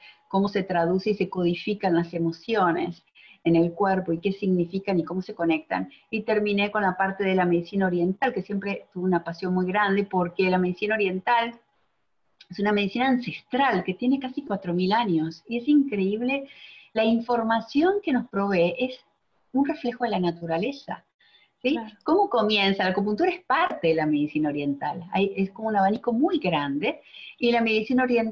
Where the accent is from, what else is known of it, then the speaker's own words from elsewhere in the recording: Argentina; now in Miami, United States; Soy de Argentina, pero vivo en Miami hace 17 años